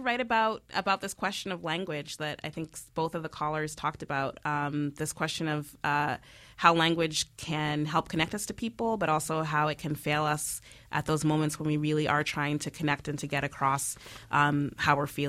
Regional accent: Boston, Massachusetts, United States; I'm from Boston. I am a fourth generation Black New Englander.

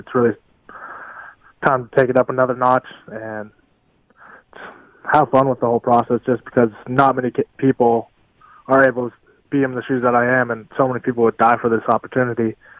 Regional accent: Las Vegas, Nevada, United States; as soon as I kind of heard talks that we might end up in the Vegas Bowl, I realized that's my hometown and just huge tragedy just happened

